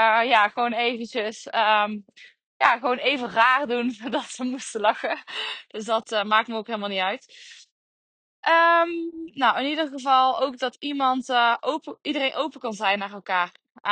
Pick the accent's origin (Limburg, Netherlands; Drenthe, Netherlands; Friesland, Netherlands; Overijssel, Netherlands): Limburg, Netherlands; accent: Limburg; Ik kan heel vaak de N niet uitspreken door mijn Limburgs accent.